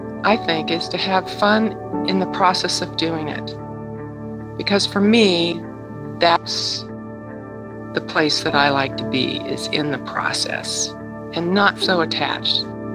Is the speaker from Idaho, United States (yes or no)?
yes; Boise, Idaho, United States; I'm from Boise, Idaho.